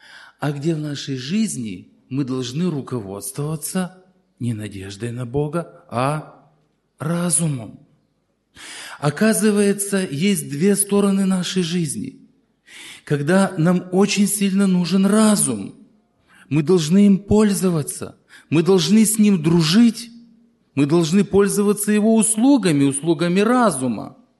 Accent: Zakarpattia Oblast, Ukraine; Я приехал из Закарпатья. Совершаю пресвитерское служение в двух небольших церквях. Живу в городе Мукачево.

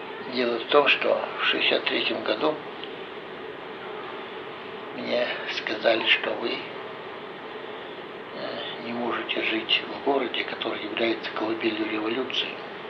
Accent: Saint Petersburg, Russia; moved away as an adult; also born or lived in Chisinau, Moldova; Вот так я уроженец, блокадник Ленинграда. Уехал из Ленинграда и прописался в Кишиневе. Так мы оказались в Кишиневе 63-го года.

